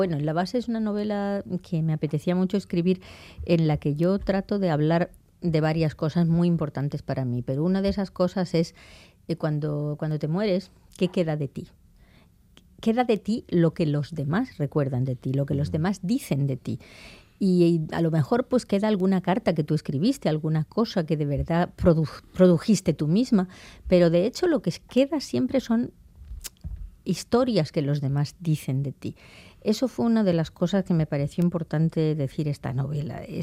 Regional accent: Elda, Valencian Community, Spain; Monastil se llama el asentamiento neolítico de lo que después fue mi pueblo. O sea que cualquiera de mi pueblo y de la zona sabe que estoy hablando de Elda.

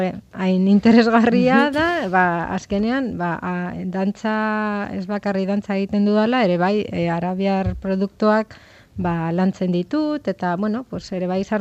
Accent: Pamplona, Navarre, Spain; ni Iruñakoa naiz, baina ama Gipuzkoarra, Azkoiteakoa

